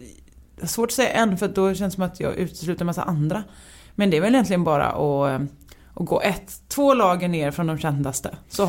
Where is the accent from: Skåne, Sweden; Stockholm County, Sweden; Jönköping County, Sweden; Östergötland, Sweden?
Jönköping County, Sweden; Värnamo; Nej, jag är född i, på Värnamo BB. Så det är i Småland, men det är på gränsen till Halland. Så det är Smålands landskap, Hallands län.